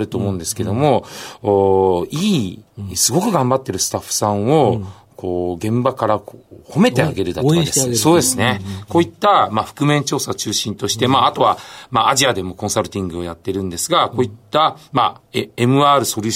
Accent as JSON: {"language": "Japanese", "region": "Chiba", "country": "Japan", "tie": "born there", "said": "僕は千葉県の人口が300万人目ぴったりに生まれた赤ちゃんだったんですよ。"}